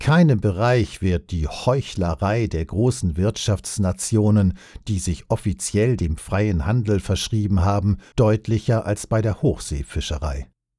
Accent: Baden-Württemberg, Germany; In meiner Heimat, in Kraichgau, wurden systematisch die vielen Klingen

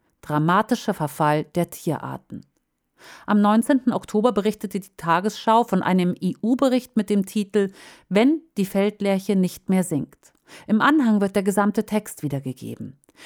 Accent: Meckesheim, Baden-Württemberg, Germany; In meiner Heimatgemeinde Meckesheim im Kraichgau

